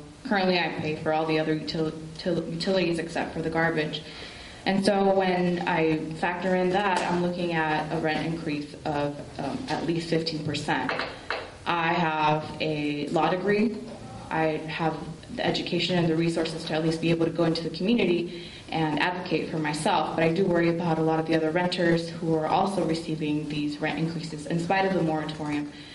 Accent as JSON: {"language": "English", "town": "Oakland", "region": "California", "country": "United States", "tie": "born or raised there", "lives_now": "Alameda, United States", "said": "I was born and raised in Oakland, lived there all my life, and came here to Alameda because it was more affordable"}